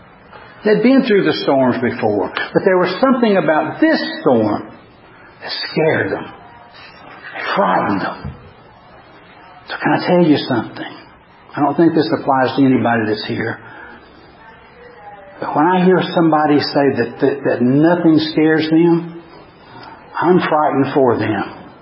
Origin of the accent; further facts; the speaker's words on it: Tennessee, United States; I thought this morning of growing up in East Tennessee, and we didn't go to the pool very often.